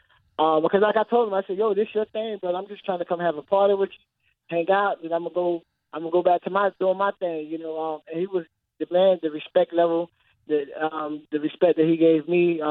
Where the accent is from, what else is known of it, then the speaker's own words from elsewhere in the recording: St. Petersburg, Florida, United States; I'm born and raised in St. Petersburg, Florida.